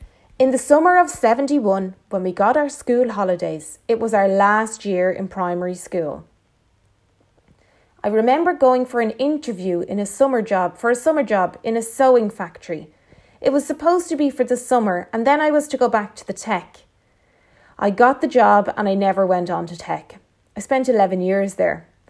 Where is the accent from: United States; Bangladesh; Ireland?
Ireland; Dublin, Leinster; My childhood was good growing up in Coolock.